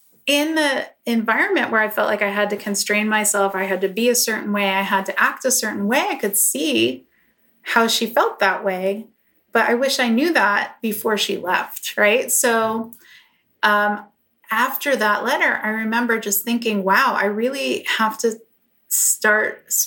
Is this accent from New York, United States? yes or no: yes; New York, United States; moved away as an adult; now in Los Angeles, United States; So I grew up in New York, but I came out to LA in 2007